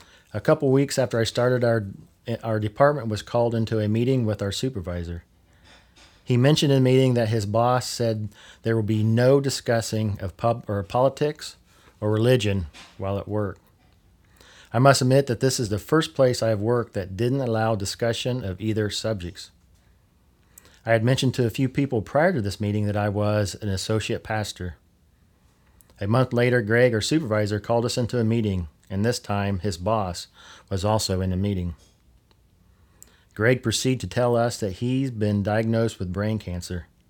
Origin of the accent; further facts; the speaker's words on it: Warren, Indiana, United States; I grew up in Warren and spent a lot of time as a kid terrorizing the hallways of the then Methodist Memorial Home from where both my parents retired from.